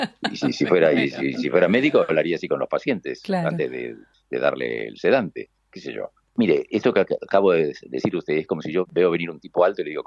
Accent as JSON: {"language": "Spanish", "country": "Argentina", "also_born_or_lived": "Spain", "said": "en realidad yo vengo de España, donde ustedes me contrataron, pero soy argentino."}